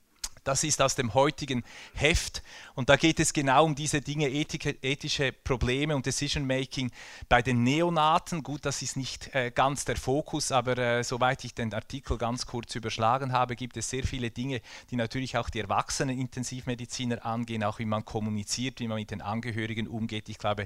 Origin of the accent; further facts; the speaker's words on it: Switzerland; Natürlich, ich komme aus der Schweiz und ich halte mich an die schweizerische Gesetzgebung.